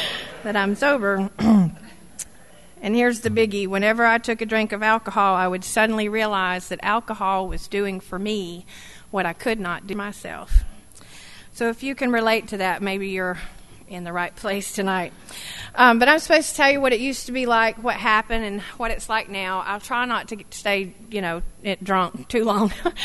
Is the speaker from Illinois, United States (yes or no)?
no; Alpharetta, Georgia, United States; also born or lived in Duluth, Georgia; And I was born in Duluth, Georgia, grew up in Alpharetta, and my dad, I always say Alpharetta at that time, had two traffic lights, about three cops, and one town drunk